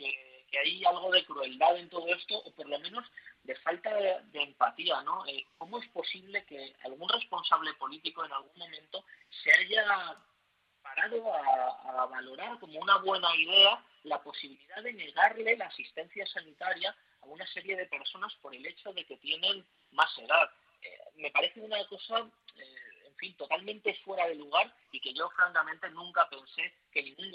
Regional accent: Madrid, Community of Madrid, Spain; nos avergüenza a todos como madrileños

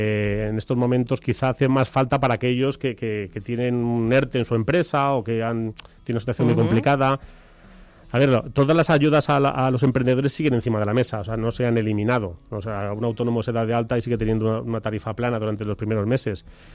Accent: Leganés, Community of Madrid, Spain; Yo nací en La Paz, mis padres ya vivían en Leganés y yo nací en La Paz porque no había.

